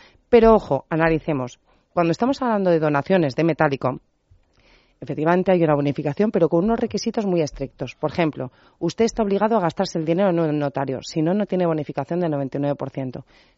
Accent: Madrid, Community of Madrid, Spain; yo como ciudadana madrileña me encuentro beneficiada

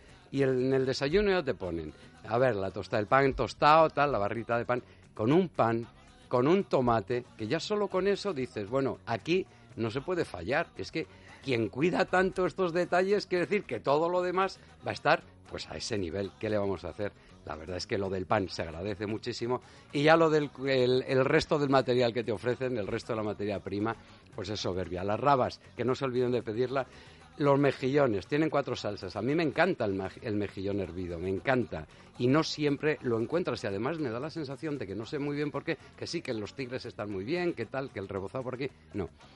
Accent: Castile and León, Spain; no es porque tire por mi tierra, pero por lo que comentaban los expertos en su momento, esa harina está hecha en un molino de piedra zamorano

